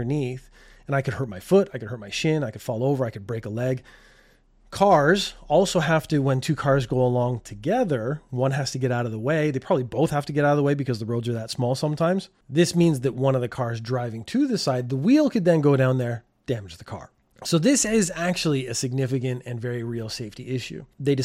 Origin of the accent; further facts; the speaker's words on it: Canada; I think it's because I come from Canada.